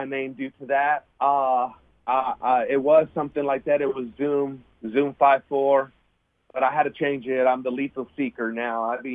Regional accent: California, United States; When I played, I called it medical marijuana because I'm from California.

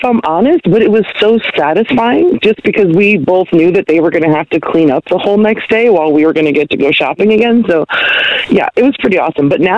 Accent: Long Island, New York, United States; So I grew up on Long Island, New York

